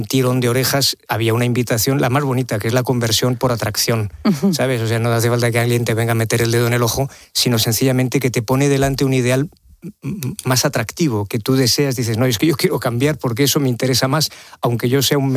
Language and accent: Spanish; Spain; Yo hablo como ciudadano español.